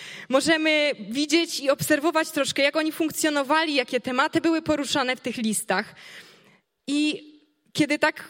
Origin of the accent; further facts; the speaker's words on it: Wisłoczek, Subcarpathian Voivodeship, Poland; now in Kraków, Poland; Pochodzę z Wisłoczka i odkąd w 2021 roku właśnie przeprowadziłam się do Krakowa, zadomowiłam się w kościele Betlejem